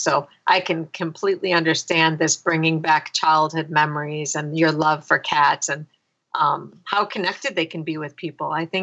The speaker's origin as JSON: {"language": "English", "town": "Chicago", "region": "Illinois", "country": "United States", "said": "since I'm from Chicago, Illinois, I pulled one from the Chicago Tribune."}